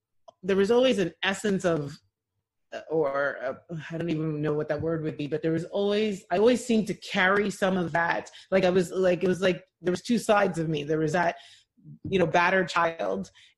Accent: Montreal, Quebec, Canada; especially growing up in Montreal in the late 70s, you know, there was a lot of racism

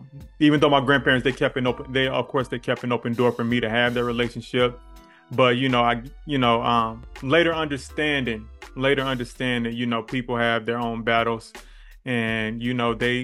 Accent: Bellwood, Illinois, United States; I grew up in Bellwood, Illinois, which is pretty much about 20 minutes away from the west side of Chicago.

